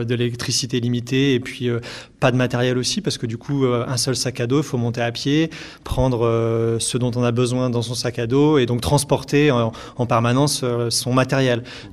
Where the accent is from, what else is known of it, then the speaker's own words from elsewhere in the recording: Grenoble, Auvergne-Rhône-Alpes, France; je suis originaire de Grenoble, en fait, donc j'ai pas mal évolué en région Rhône-Alpes et pas mal évolué autour de la montagne et depuis longtemps.